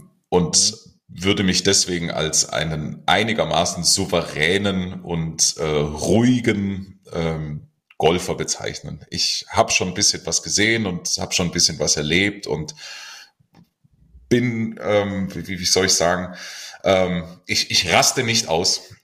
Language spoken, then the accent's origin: German; Stuttgart, Baden-Württemberg, Germany; moved away as an adult; now in Munich, Germany; Naja, also ich bin in Stuttgart aufgewachsen, wohne seit 20 Jahren jetzt allerdings in München. Bin da eigentlich sehr heimatlich geworden. Also meine Wurzeln sind natürlich Stuttgart und trotzdem zu Hause bin ich inzwischen hier.